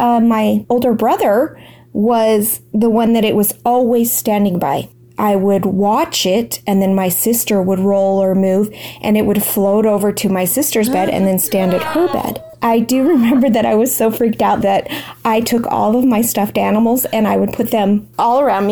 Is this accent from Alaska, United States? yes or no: yes; Alaska, United States; also born or lived in Utah; I'm from Alaska.